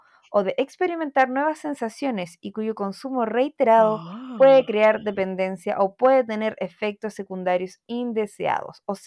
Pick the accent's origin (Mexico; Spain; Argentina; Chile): Chile; porque uno aquí en Chile cree que somos las jaguares de Latinoamérica